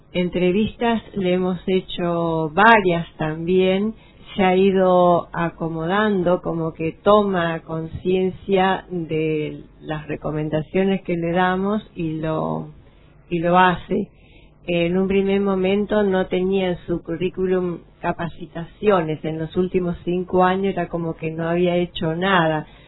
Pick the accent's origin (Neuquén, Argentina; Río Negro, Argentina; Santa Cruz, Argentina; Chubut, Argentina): Chubut, Argentina; Esquel; Yo que soy de Esquel